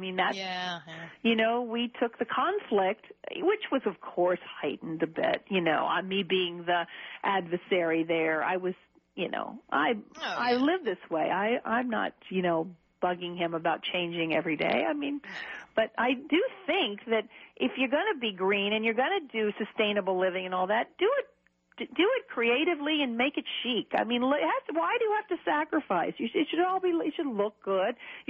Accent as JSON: {"language": "English", "town": "Atlanta", "region": "Georgia", "country": "United States", "said": "because I'm from Atlanta, Georgia. I mean, my fantasy of a house was Tara from Gone with the Wind."}